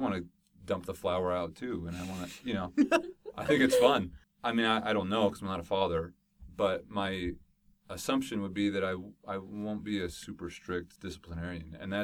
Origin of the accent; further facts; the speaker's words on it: California, United States; I grew up in Southern California, and I am LDS